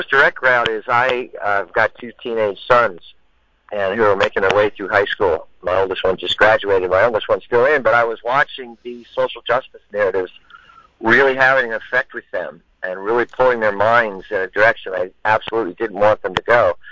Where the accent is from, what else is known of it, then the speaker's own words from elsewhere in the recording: State College, Pennsylvania, United States; also born or lived in Pittsburgh; I was born in Pittsburgh, PA, and lived there for a while. Then my father and my family moved out. My father went to work for Penn State here in State College, PA, and I went to high school, college here